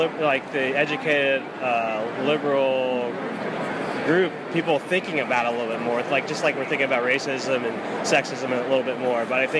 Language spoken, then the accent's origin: English; West Virginia, United States; I grew up in West Virginia. I know people who are feeling left behind.